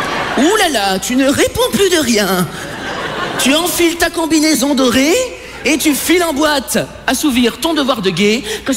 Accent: France; J'ai 28 ans, je suis français, gaucher, homo, j'ai la barbe rousse.

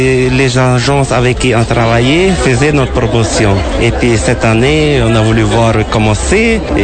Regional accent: Maupiti, French Polynesia; découvrir le tourisme de Maupiti, puisqu'on est de Maupiti.

